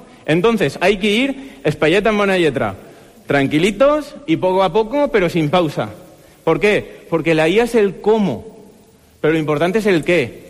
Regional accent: Spain

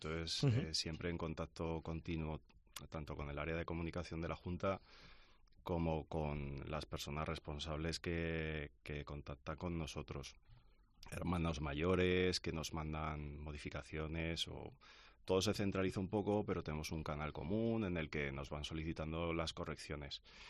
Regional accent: Zaragoza, Aragon, Spain; Al final somos de Zaragoza

